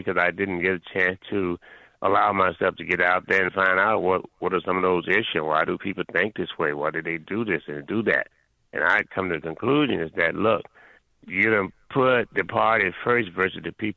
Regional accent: the South, United States; I'm from South. I was raised in Jim Crow. I got a seventh-grade education, ran away from home.

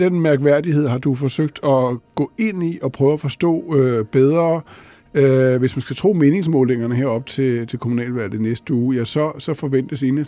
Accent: Copenhagen, Capital Region of Denmark, Denmark; I hele min levetid som københavner

